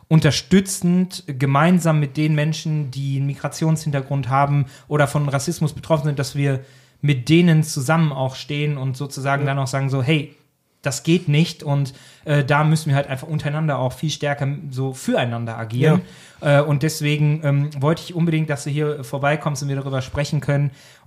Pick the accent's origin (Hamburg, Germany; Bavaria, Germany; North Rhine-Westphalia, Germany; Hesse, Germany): North Rhine-Westphalia, Germany; Dortmund; Ist ja so meine Heimatstadt. Ich bin da groß geworden.